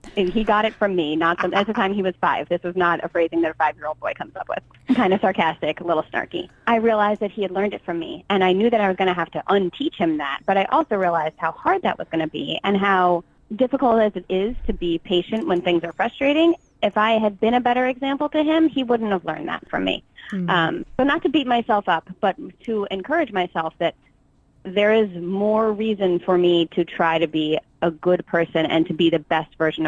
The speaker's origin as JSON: {"language": "English", "region": "New Jersey", "country": "United States", "tie": "born or raised there", "said": "So I grew up in New Jersey."}